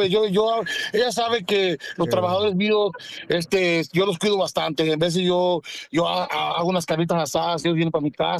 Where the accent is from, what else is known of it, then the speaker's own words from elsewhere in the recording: Florida, United States; aquí en Florida, nosotros somos de Florida